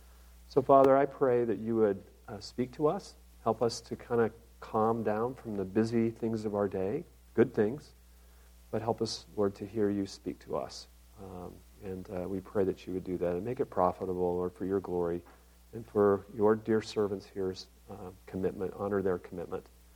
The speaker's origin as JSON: {"language": "English", "region": "Minnesota", "country": "United States", "tie": "born or raised there", "said": "But one of our favorite memories was to go to my home state, yes, it's God's country, Minnesota"}